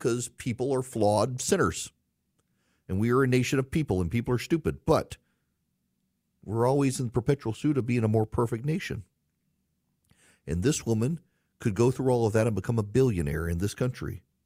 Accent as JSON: {"language": "English", "country": "United States", "said": "I don't say that because I'm American."}